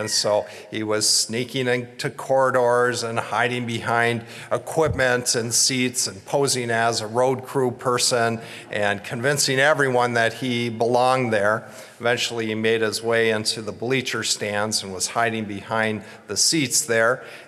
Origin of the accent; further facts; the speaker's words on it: Minneapolis, Minnesota, United States; And of course, growing up in the Twin Cities, all these bands or singers from all over the country would certainly make a stop at the XL Center or the Target Center